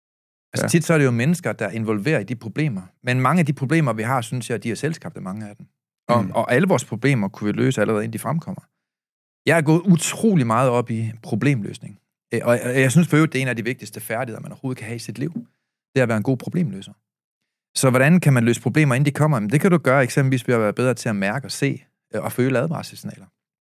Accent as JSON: {"language": "Danish", "town": "Aalborg", "region": "North Denmark Region", "country": "Denmark", "tie": "born or raised there", "lives_now": "Copenhagen, Denmark", "said": "Jeg er opvokset i Aalborg, for det første. Jeg flyttede til København"}